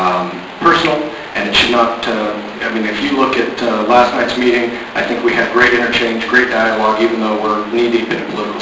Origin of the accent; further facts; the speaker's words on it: Elk Grove, California, United States; For me, because this is my hometown, these are not political decisions for me, they're quality of life decisions, so that future generations can enjoy as great of an Elk Grove as I grew up in.